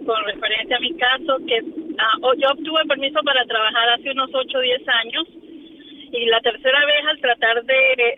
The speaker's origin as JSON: {"language": "Spanish", "country": "Venezuela", "said": "pero yo soy venezolana. Obviamente en mi pasaporte aparezco como venezolana."}